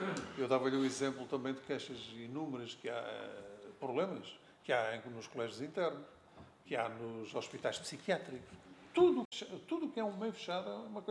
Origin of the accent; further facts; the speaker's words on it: Portugal; a frontalidade não é propriamente uma característica nossa, enquanto portugueses